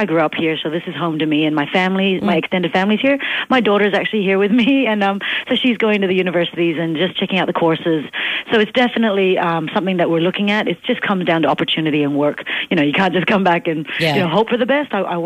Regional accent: Canada; It's funny, I'm there and they think I'm Aussie. I'm here and they think I'm Canadian. That's what I am.

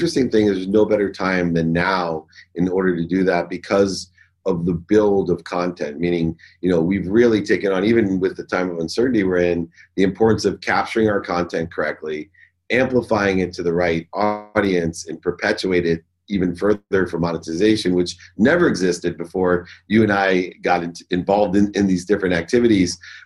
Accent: Akron, Ohio, United States; growing up in Akron, Ohio, looking down the 32 lanes at Riviera Lanes

